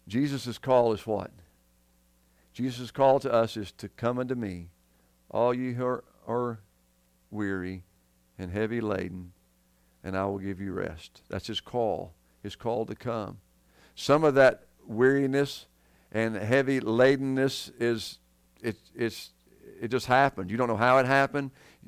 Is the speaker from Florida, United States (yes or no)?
no; Georgia, United States; I grew up in North Georgia, and you look at all a lot of the country Baptist churches, and there's two buildings sitting there.